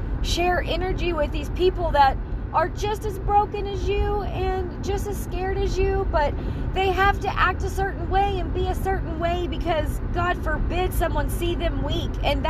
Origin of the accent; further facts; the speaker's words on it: Oklahoma, United States; But she lives in Texas, and, you know, I was from Oklahoma, and we were both like, how the fuck we end up in here?